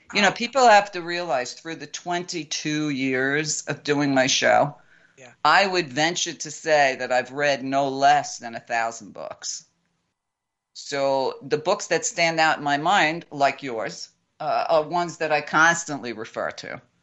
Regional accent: Brooklyn, New York, United States; A lot of people don't know Howard Zinn came from Brooklyn, and I grew up in Brooklyn, so that was our commonality starting out in that interview.

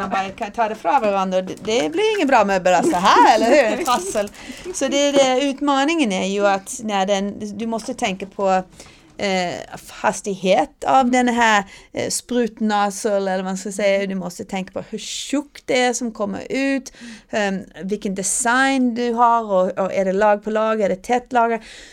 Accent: Nashville, Tennessee, United States; also born or lived in New Haven; jag var född i New Haven, Connecticut, på Yale universitet. Men vi flyttade till Nashville när jag var 3 år, och min far bor kvar där, så det är där jag hade hela min uppväxt, i Nashville, Tennessee.

